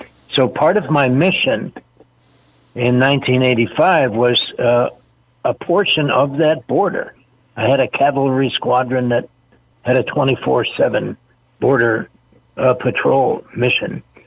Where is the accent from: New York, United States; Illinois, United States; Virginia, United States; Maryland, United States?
Illinois, United States; Chicago; moved away; also born or lived in Wisconsin; I grew up in Chicago. I joined the Illinois National Guard when I was only 16 years old